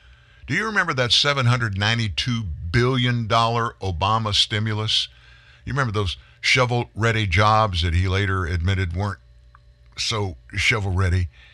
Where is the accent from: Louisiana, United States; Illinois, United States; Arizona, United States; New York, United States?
Louisiana, United States; where I grew up in South Louisiana, we did a lot of duck hunting